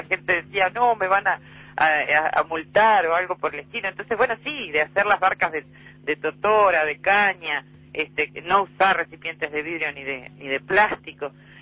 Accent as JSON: {"language": "Spanish", "country": "Uruguay", "said": "creo que somos uruguayos"}